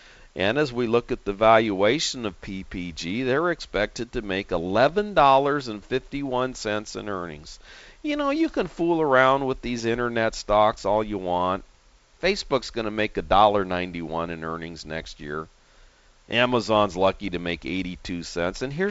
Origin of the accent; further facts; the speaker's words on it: San Diego, California, United States; It needs to be adobe white, like the Spanish houses that I grew up with down in the Point Loma area.